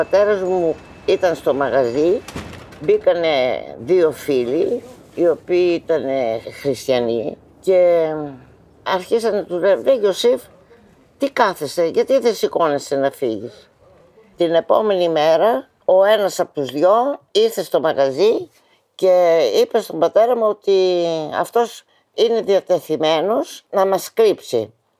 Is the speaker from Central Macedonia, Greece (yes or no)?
yes; Thessaloniki, Central Macedonia, Greece; γεννήθηκα 23 Ιουνίου του 1935. Γεννήθηκα στη Θεσσαλονίκη και μέχρι να κηρυχθεί ο πόλεμος ήμασταν εδώ πέρα.